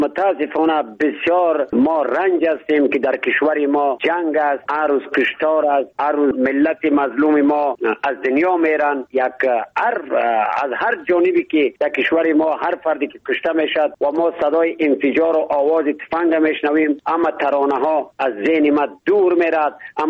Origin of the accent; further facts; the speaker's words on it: Badakhshan, Afghanistan; چون خودم پامیری استم، از پامیری بدخشان افغانستان هستم